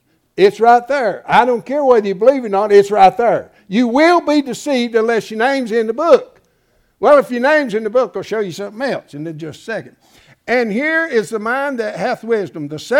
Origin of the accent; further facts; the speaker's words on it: Irwin, Pennsylvania, United States; also born or lived in Hampton; I grew up over here in Irwin, and I flunked the second grade till I got to Hampton